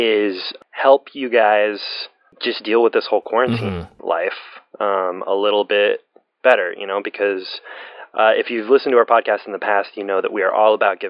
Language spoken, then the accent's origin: English; Canada; because it is my dream as a Canadian to have my leg tied to another person's leg